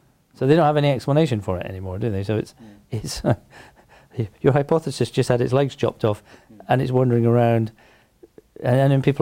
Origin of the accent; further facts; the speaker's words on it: Scotland, United Kingdom; being a Scotsman, when I was at medical school, Scotland